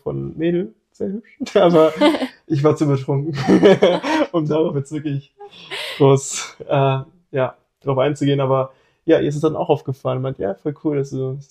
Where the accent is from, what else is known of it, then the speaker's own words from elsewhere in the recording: Hannover, Lower Saxony, Germany; Also ich komme ursprünglich auch aus Hannover.